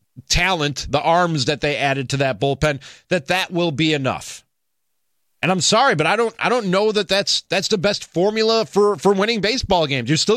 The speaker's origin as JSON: {"language": "English", "town": "Chicago", "region": "Illinois", "country": "United States", "said": "I'm a Chicagoan through and through. Bears fan, Cubs fan, Bulls fan, just like you guys."}